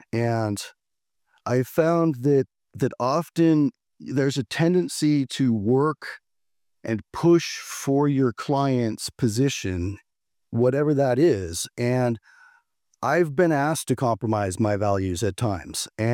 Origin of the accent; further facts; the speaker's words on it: Washington, United States; My first job was actually, I was a dishwasher at a Chinese food restaurant in the small town I grew up in Washington.